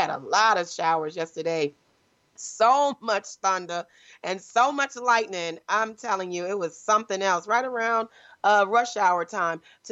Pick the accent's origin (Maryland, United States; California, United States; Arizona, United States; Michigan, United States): Michigan, United States; Detroit; All right, Detroit, Michigan. What's up, Detroit, my hometown?